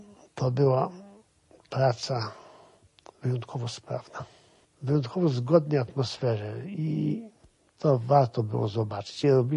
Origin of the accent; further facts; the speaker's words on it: Lviv, Lviv Oblast, Ukraine; Jestem z Lwowa. Tutaj były moje wspomnienia, powiązania jakieś z kulturą tego miasta.